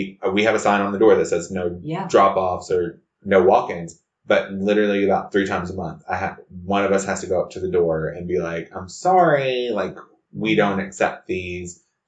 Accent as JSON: {"language": "English", "region": "New York", "country": "United States", "said": "I call it pushing because I come from New York."}